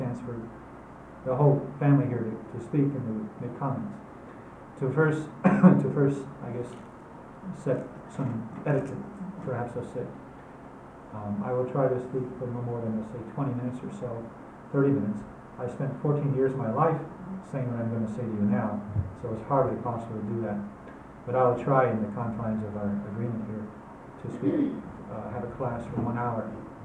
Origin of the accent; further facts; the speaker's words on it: Indio, California, United States; And where I was born was on the Indio Desert. In Spanish, Indio is Indian. It's the town I was born in and raised as a young child.